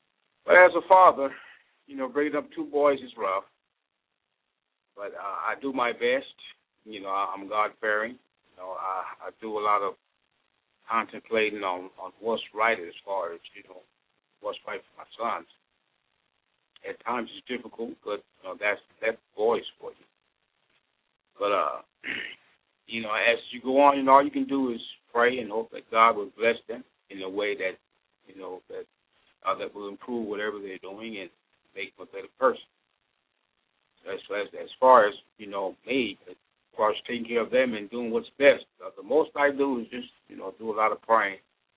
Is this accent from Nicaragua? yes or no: no; U.S. Virgin Islands; I'm from the Virgin Islands, a member of a six family, third child, mostly girls.